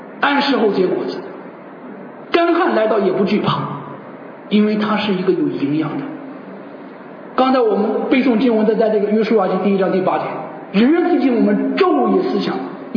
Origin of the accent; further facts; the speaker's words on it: Hebei, China; now in Singapore; 我是从中国来的啊，中国河北，不是湖北 OK， 而是河北啊。然后在我们家乡